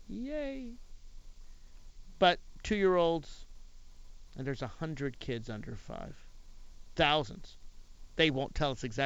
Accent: Virginia, United States; For those of you in my home state of Virginia, don't worry.

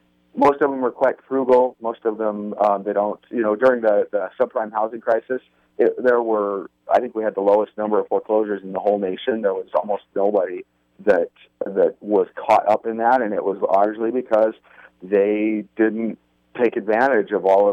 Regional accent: Utah, United States; I grew up in Utah

